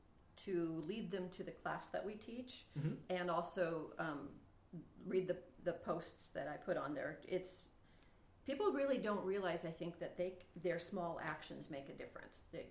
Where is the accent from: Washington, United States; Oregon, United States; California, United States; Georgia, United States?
Oregon, United States; Corvallis; So I'm from Corvallis. I grew up in Corvallis, was born there